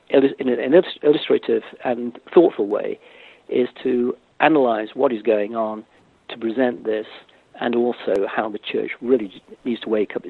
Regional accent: England, United Kingdom; I'm speaking as an Englishman

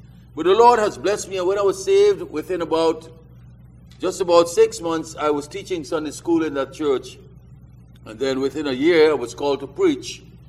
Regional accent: Trinidad & Tobago; born there; I was born in Trinidad. It's a small island there. It's a twin island country, Trinidad and Tobago. But I've been there like since 1950.

